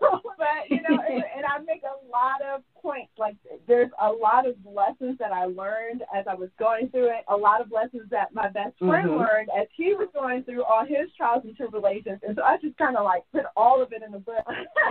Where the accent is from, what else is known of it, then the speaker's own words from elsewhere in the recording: Washington, District of Columbia, United States; I am originally from Washington, D.C.